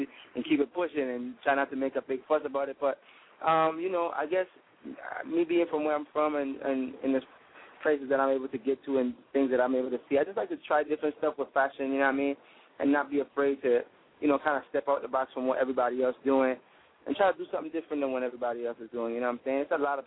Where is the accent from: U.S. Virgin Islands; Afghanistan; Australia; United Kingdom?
U.S. Virgin Islands; St. Thomas; accent: Virgin Islands; also born or lived in Puerto Rico; I'm from the Virgin Islands. I was born in Puerto Rico, actually. My mom is Puerto Rican, so I'm half Puerto Rican, but I was actually raised in the Virgin Islands, so that's where my accent is from, St. Thomas, Virgin Islands, to be exact.